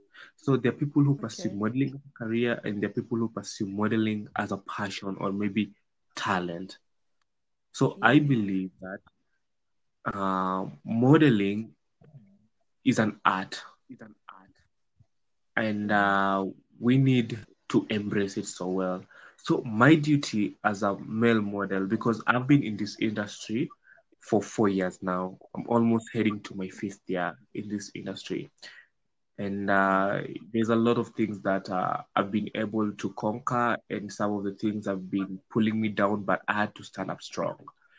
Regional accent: Kilifi County, Kenya; I'm from Coast, Kilifi County.

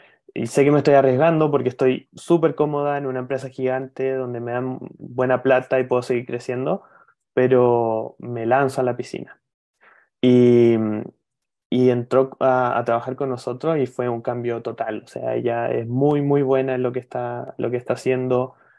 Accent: Chile; Y como soy chileno, también sabía cómo conversar y cómo hablar

